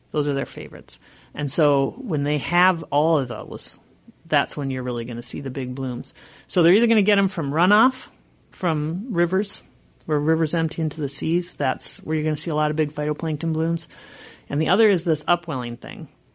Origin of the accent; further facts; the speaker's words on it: Minnesota, United States; You know, I grew up in Minnesota, so it was all like foreign concept to me.